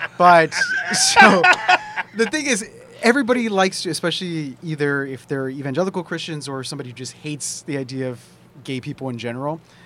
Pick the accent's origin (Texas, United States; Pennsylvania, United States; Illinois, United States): Texas, United States; Eagle Pass; So I grew up on the Texas-Mexico border. I grew up in a small town called Eagle Pass. It's about 2 hours south of San Antonio.